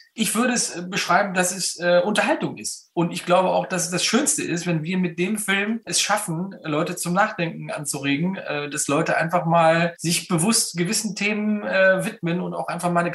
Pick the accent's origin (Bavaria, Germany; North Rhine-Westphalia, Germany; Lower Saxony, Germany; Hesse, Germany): North Rhine-Westphalia, Germany; Das ist halt so bei uns in NRW. Da weiß man, wo man dran ist.